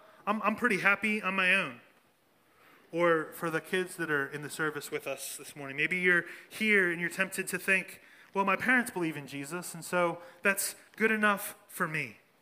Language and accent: English; Philadelphia, Pennsylvania, United States; me standing here today as a Philadelphian, raising four little native Philadelphians